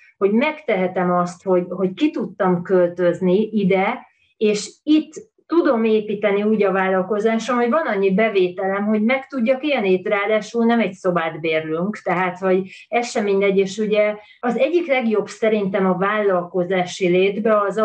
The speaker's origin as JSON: {"language": "Hungarian", "country": "Hungary", "moved": "as an adult", "said": "úgymond bevándorló vagyok, tehát hogy nem csak, hogy nincsenek kapcsolataim ismerőseim, de én egy külföldi vagyok, aki ide jött, ráadásul Magyarországról."}